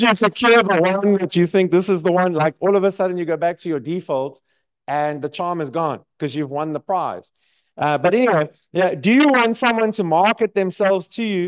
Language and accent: English; Durban, KwaZulu-Natal, South Africa; Someone who comes from this area of Durban, because I'm from Durban